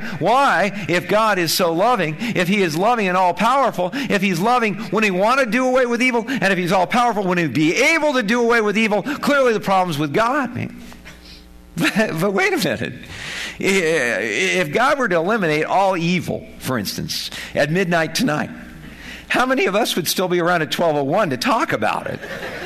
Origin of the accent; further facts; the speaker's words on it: California, United States; You know, the speed limit, you know, I grew up in California.